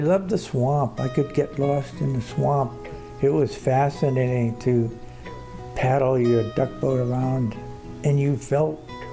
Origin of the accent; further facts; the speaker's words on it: North Attleboro, Massachusetts, United States; Growing up in North Attleboro, Massachusetts on Division Street, I had a very short walk to what I thought was an endless forest.